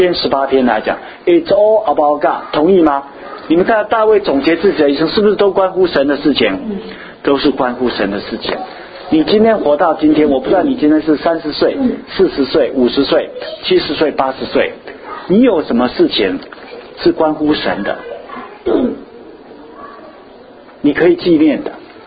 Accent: China; 我们中国人没有这件事情啊，就像我们中国人假设说我们祖先就告诉我们

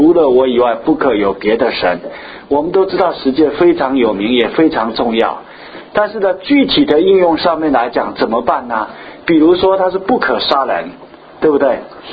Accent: China; 以前我们小时候在大陆看电影

